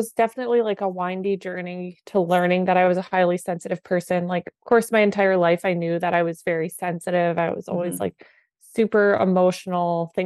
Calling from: San Clemente, California, United States; Yeah, I'm in Orange County, California. I'm actually at my parents' house right now while my mom watches my 4-month-old baby. And they live on the beach in San Clemente.

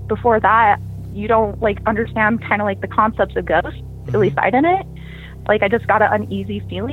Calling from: Salt Lake City, Utah, United States; Hi, I'm calling from SLC, Utah.

